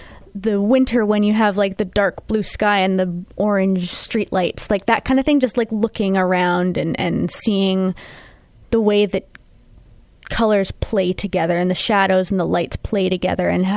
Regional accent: Brandon, Manitoba, Canada; We're both from Brandon. We're roughly the same age.

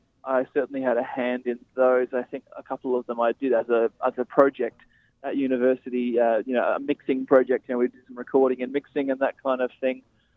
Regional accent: Melbourne, Victoria, Australia; a lot of people, when they find out we're from Melbourne, they want to know, oh, what's going on?

